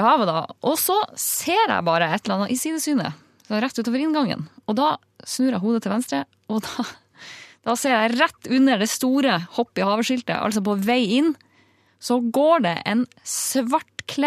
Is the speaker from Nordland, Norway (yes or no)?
yes; Bodø, Nordland, Norway; Bodø City.